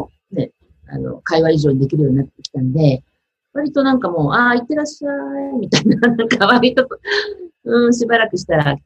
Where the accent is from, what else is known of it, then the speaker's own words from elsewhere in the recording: Sendai, Miyagi, Japan; いや、私ね、もともと私、実は宮城県の仙台というところの出身なんですけども、もう短大ぐらいになった時からずっとサーフィンを仙台でやってたんですね。